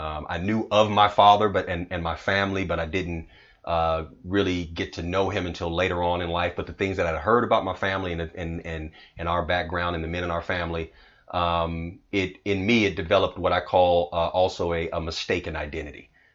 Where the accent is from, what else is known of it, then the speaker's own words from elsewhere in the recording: Oakland, California, United States; in Oakland, California. And it was, you know, I was actually raised in church from a kid. You know, growing up in Oakland, it was a situation where I had a mother who was a single parent.